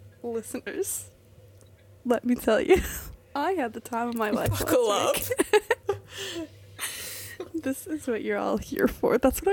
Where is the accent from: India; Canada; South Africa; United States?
Canada; Like, you know, like, because, like, I'm Canadian.